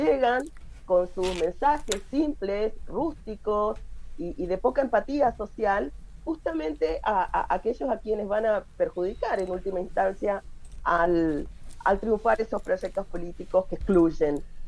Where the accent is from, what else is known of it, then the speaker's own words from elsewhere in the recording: Argentina; moved away as an adult; now in Brazil; aún trabajando y viviendo aquí, soy una argentina en Brasil